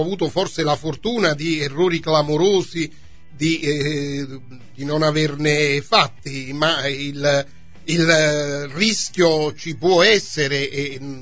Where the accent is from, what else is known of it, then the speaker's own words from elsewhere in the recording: Naples, Campania, Italy; io sono napoletano, mia moglie è di Benevento, e attualmente vive a Benevento, mia figlia sposata vive a Caserta.